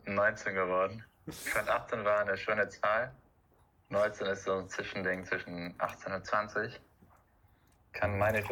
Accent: Hamburg, Germany; Ich bin eigentlich auch Hamburger

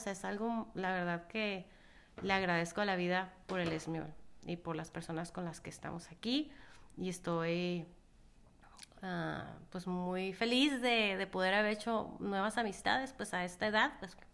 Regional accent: Ensenada, Baja California, Mexico; Soy de Ensenada, Baja California, y he vivido toda mi vida, es fabulosa mi ciudad.

